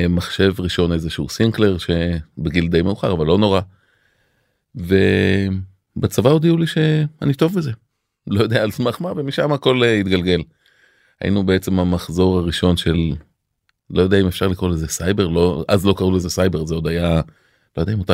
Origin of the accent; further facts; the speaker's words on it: Dafna, Northern District, Israel; also born or lived in Givat HaShlosha; אגב, נולדתי בגבעת השלושה, שזה עוד קיבוץ, עוד חור, אבל משם כן, גיל שלוש, קיבוץ דפנה, קיבוצניק.